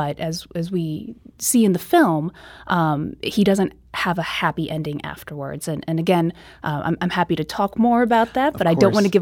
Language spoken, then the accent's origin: English; United States; especially as an Asian American, and I'm Korean American myself, but to see that strength and to see my community in tangent with other communities coming together